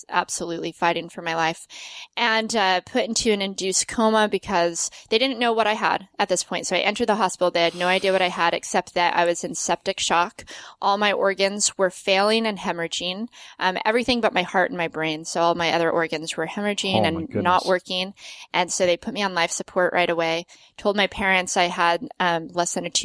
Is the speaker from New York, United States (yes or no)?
no; Las Vegas, Nevada, United States; I grew up skiing in Vegas because there's ski resorts outside of Vegas